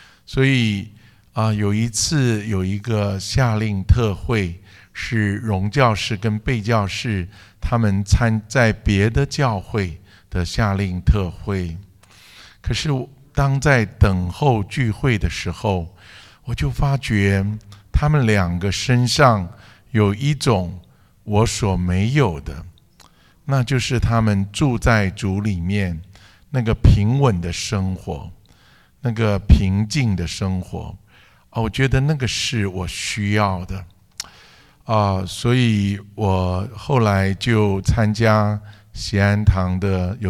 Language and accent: Chinese; Hunan, China; 其实在我天然的个性我们是湖南人哈，湖南是骡子脾气哈